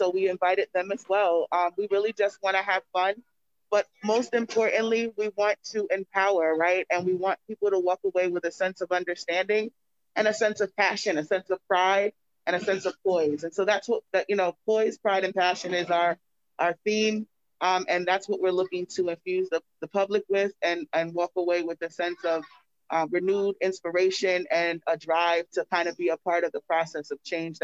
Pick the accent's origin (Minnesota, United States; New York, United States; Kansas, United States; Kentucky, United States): New York, United States; So what's funny is that I grew up in New York, but I grew up to two Southern parents.